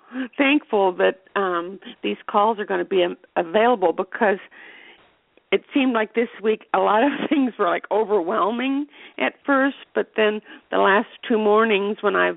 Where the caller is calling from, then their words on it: Sebring, Florida, United States; I'm calling from Sebring